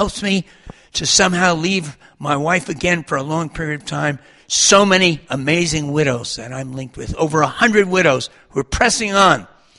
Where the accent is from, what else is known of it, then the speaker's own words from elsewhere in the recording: New Jersey, United States; starting in an interesting place like New Jersey, my hometown